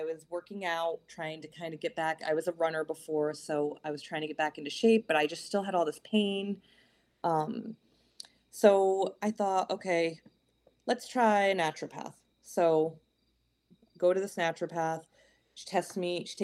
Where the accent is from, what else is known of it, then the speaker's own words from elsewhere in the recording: East Coast, United States; You know, growing up on the East Coast, that's, you know, part of life is ticks and everything.